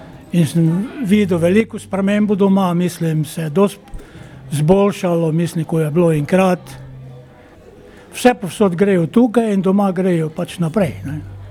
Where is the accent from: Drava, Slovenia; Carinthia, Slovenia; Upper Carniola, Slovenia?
Drava, Slovenia; Trnovska vas; now in Australia; Trnovska vas. To je blizu, ne vem koliko vam je poznana Slovenija, blizu Ptuja, 11 km ven iz Ptuja, proti Lenartu, Slovenske Gorice.